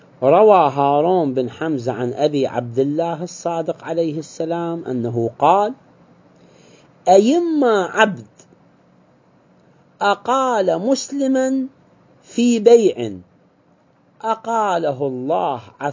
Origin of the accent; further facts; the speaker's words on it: Iraq; احنا مثلا الآن عندنا في العراق